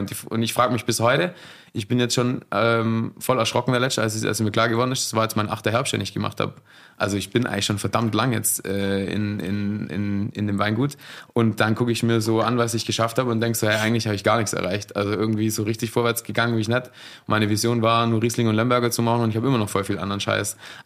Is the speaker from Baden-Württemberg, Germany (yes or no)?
yes; Baden-Württemberg, Germany; Ja, aber ich bin Schwabe